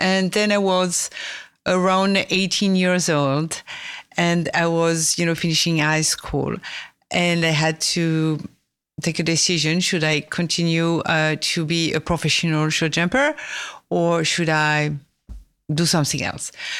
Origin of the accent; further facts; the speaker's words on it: France; accent: French; English is a second language; moved away; So I was born and raised in France. It's not a surprise with my accent.